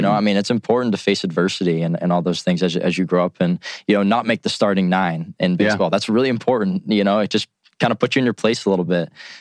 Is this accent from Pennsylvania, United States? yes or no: yes; Cochranton, Pennsylvania, United States; I haven't been back to my hometown of Cochranton, Pennsylvania, which has a population that's pretty sure decreasing now of about 1,100 people.